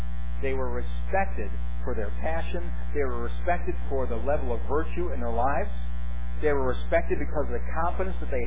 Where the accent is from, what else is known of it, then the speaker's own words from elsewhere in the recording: New England, United States; accent: New England; I understand I've got kind of a, you know, New Englander kind of twang once in a while